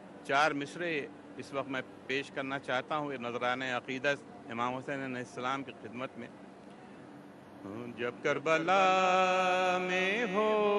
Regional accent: Pakistan; میں پاکستان کا رہنے والا ہوں، کراچی میں میری رہائش ہے، لیکن میں دبئی میں کام کرتا ہوں، اور کراچی اور دبئی دونوں جگہ سے میرا تعلق ہے۔

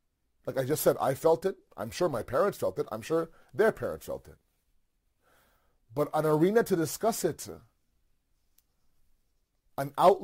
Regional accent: Toronto, Ontario, Canada; I was born and raised in Toronto. You know, I was born to typical Pakistani parents, immigrant parents. And so me growing up here in Toronto, where I'm coming to you from

